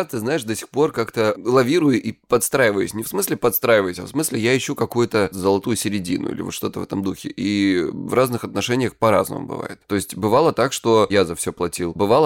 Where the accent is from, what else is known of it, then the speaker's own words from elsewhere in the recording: Krasnodar Krai, Russia; мне 37, я психолог, я мужик, я лысый, я с Кубани.